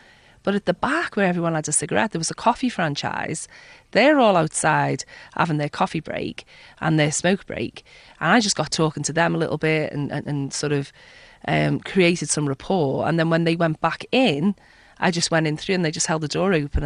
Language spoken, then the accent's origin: English; Liverpool, North West England, United Kingdom; I'm from Liverpool. It was kind of like a family business.